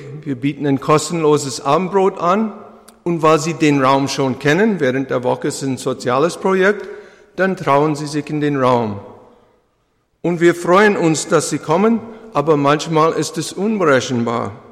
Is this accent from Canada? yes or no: yes; Canada; Aber er fragt mich immer wieder nach Kanada, wo ich herkomme.